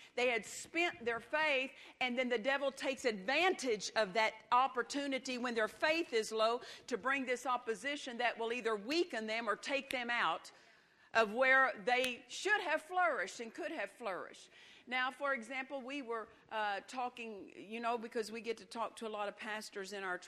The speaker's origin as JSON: {"language": "English", "region": "Oklahoma", "country": "United States", "tie": "born or raised there", "said": "My husband was raised in California. I was raised in Oklahoma."}